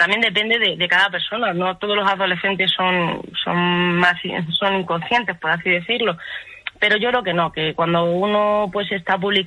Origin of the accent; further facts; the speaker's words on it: Canary Islands, Spain; moved away as an adult; now in Madrid, Spain; Yo soy de Canarias, soy de Tenerife.